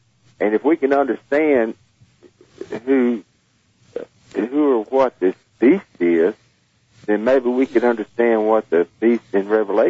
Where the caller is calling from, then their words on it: Texas, United States; Calling from Texas.